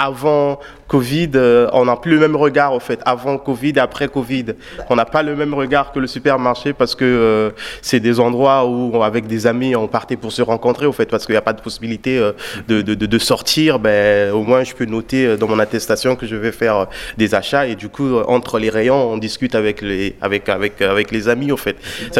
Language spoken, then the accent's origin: French; Brazzaville, Republic of the Congo; now in France; parce que moi je viens du Congo, Brazzaville, et je suis arrivé en France pour une en 2019